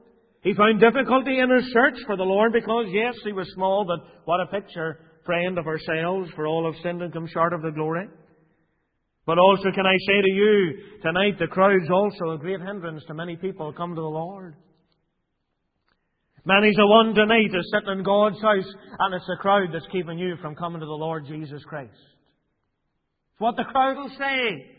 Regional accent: Tandragee, Northern Ireland, United Kingdom; You go to Tandragee, I'm from Wayside. The only thing we're famous for there is potato crisps.

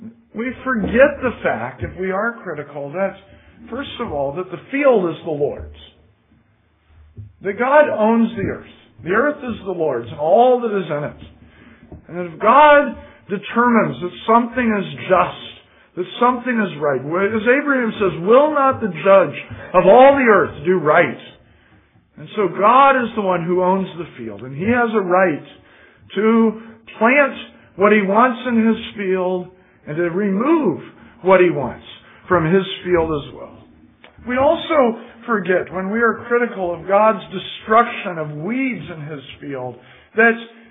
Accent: Indiana, United States; And that's just part of growing up in Indiana. And if you grow up in the midst of farm country, that's part of it.

